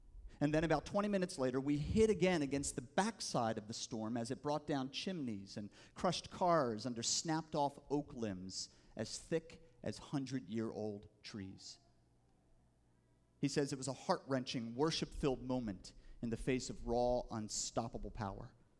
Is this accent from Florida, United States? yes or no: no; West Chester, Pennsylvania, United States; there was a storm that came rolling through my hometown of Westchester, Pennsylvania. It's southeastern Pennsylvania, just outside of Philadelphia